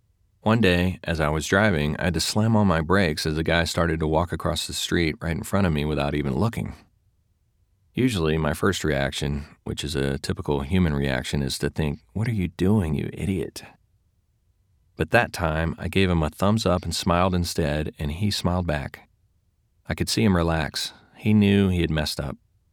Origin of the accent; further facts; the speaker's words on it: Louisiana, United States; now in Seattle, United States; I am originally from Louisiana, where the population is much less diverse, 62% white, 32% black, and the other 6% other.